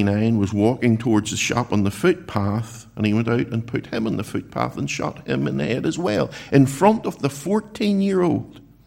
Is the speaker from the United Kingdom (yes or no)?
yes; Northern Ireland, United Kingdom; the generation growing up now, don't know what it was like during the Troubles in our wee country. I was born in July 1969